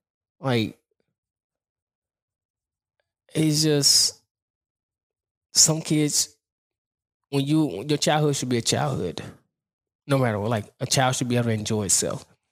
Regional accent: Chattanooga, Tennessee, United States; I grew up in Highland Park before it was what it is now. And I grew up around gangbangers and, you know, bad situations.

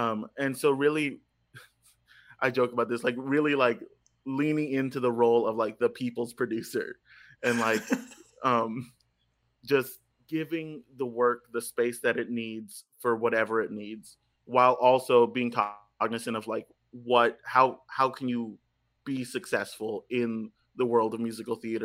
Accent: Texas, United States; But I was a kid from South Texas that had no concept of what Washington Heights was.

